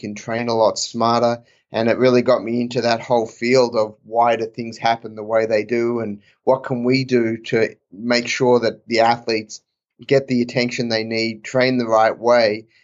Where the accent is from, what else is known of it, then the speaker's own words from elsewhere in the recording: Australia; now in United States; I grew up in Australia, played a few junior grand slams